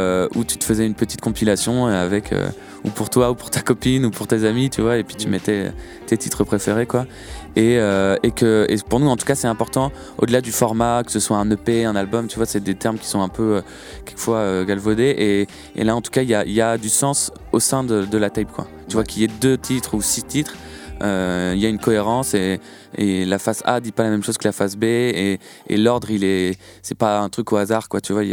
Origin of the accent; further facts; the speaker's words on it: Rennes, Brittany, France; c'était quand même un super moment parce qu'on est rennais